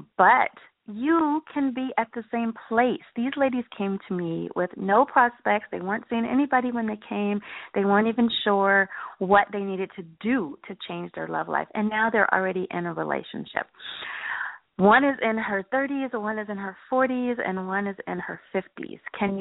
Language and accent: English; California, United States; I am from California, so I really enjoy warm weather, but I'm actually having fun.